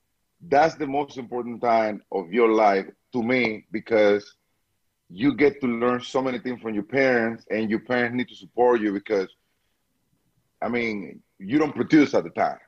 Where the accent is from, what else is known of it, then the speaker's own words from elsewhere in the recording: Dominican Republic; now in United States; I'm from the Dominican Republic, and I like the American way to teach human beings how to grow up, to be honest with you.